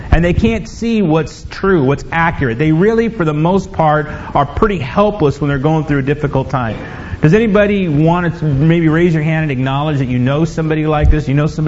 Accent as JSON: {"language": "English", "town": "Los Angeles", "region": "California", "country": "United States", "tie": "born or raised there", "said": "Growing up in Los Angeles, you see things you don't want to see."}